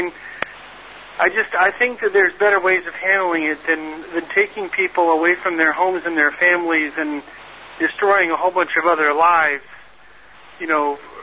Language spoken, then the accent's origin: English; United States; Well, I would hope that as the United States, as an American, I would hope I would pay more attention